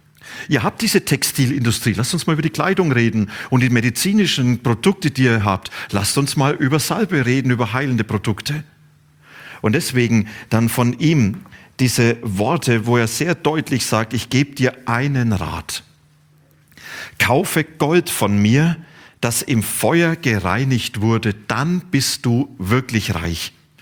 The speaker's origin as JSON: {"language": "German", "region": "Bavaria", "country": "Germany", "said": "Ich komme aus Franken. Und in Franken gibt es ein Wort, das heißt passt schon."}